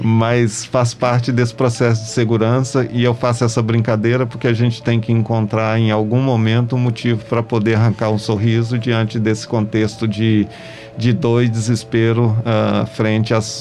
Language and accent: Portuguese; Belo Horizonte, Minas Gerais, Brazil; eu sou mineiro, vim diretamente de Belo Horizonte para poder desenvolver esse projeto